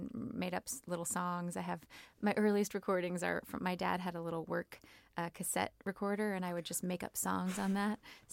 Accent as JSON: {"language": "English", "region": "Kentucky", "country": "United States", "moved": "as an adult", "lives_now": "New York, United States", "said": "I was from Kentucky. I was living in Kentucky, and I only applied to New York City colleges."}